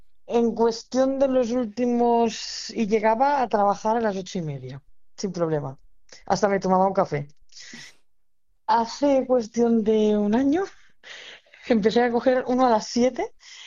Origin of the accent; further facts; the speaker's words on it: Tarragona, Catalonia, Spain; yo soy de Tarragona.